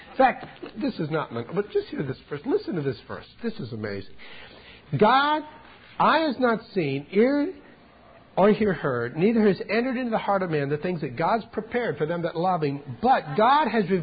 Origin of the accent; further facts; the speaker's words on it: New Orleans, Louisiana, United States; I kept seeing this scene in my backyard when I grew up in New Orleans, Louisiana.